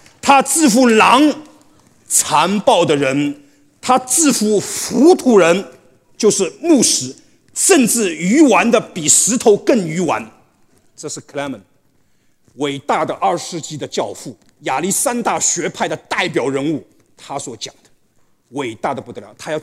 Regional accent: China; 我们在中国长大的，我们没有听过

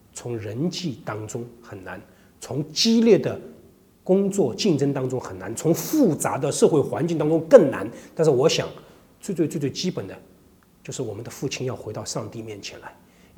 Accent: China; 我们中国人说，养不教，父之过；教不严，师之惰。

